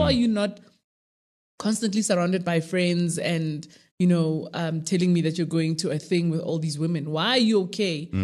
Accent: Mafikeng, North West, South Africa; That's Mafikeng, which is also, Mafikeng gets to claim me because I grew up in Mafikeng.

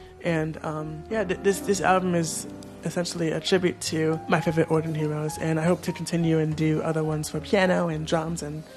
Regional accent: New Jersey, United States; Growing up in Jersey, honestly, it's still, you know, really fascinating to me, like, you know, learning about, you know, what's around you

